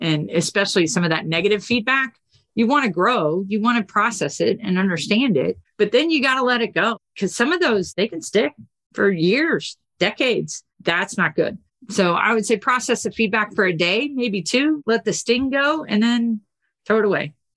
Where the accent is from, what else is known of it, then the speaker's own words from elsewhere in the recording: Florida, United States; also born or lived in Colorado; In a team of 60, we had two native Floridians and a team of 65 sitting in Florida. And I happened to be one of them who had just moved from Colorado.